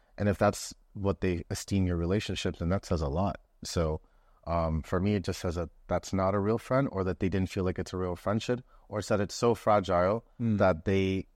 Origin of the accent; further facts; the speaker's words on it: New York City, New York, United States; I think like as a New Yorker, you're used to, it's a very transient city.